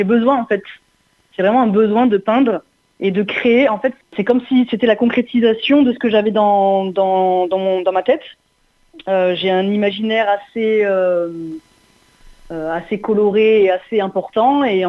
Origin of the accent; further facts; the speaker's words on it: Montpellier, Occitanie, France; born there; j'ai 33 ans. Je suis née à Montpellier et je suis artiste peintre. J'ai exercé depuis plus de 12 ans à Paris et depuis peu, je suis revenue dans la région de Montpellier